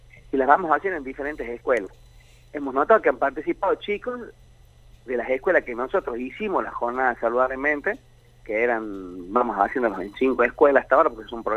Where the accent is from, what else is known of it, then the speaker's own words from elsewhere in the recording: Argentina; nosotros como argentinos